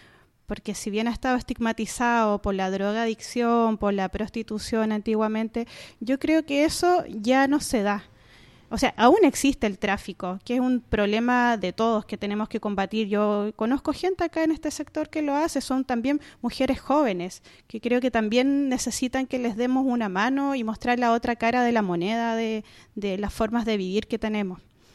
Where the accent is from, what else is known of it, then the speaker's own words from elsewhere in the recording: Valparaíso, Chile; yo me vine desde Playa Ancha, porque en Playa Ancha ahí vivían mis padres. Llega un momento de la vida que uno tiene que tomar su rumbo, y en ese momento yo me vine a este sector, que es un sector bien amigable para vivir.